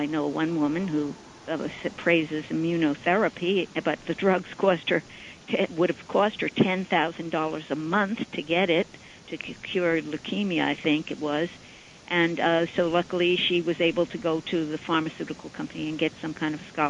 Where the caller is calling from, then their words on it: New York, United States; I'm calling from Suffolk County.